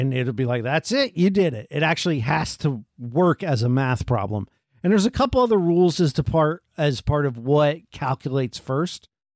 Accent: United States; Right. We don't know what kilometers are. We're from America.

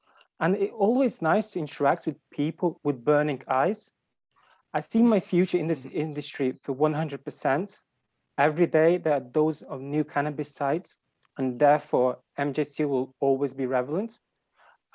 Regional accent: Uman, Cherkasy Oblast, Ukraine; Well, I was born in Ukraine in a small city, Uman, which is in the center of Ukraine. Also, I finished school there.

